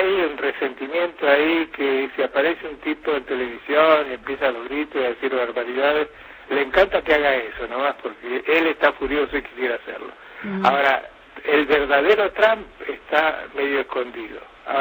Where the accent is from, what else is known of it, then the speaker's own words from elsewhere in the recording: Buenos Aires, Argentina; moved away as an adult; Soy súper porteño.